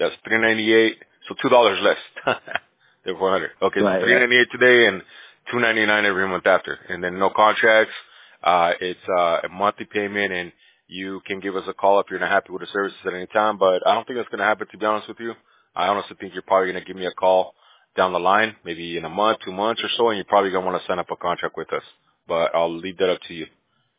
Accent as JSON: {"language": "English", "country": "Bolivia", "said": "I'm Bolivian. I'm from South America. I speak Spanish, but I mean, my kids they're hardly speak any Spanish."}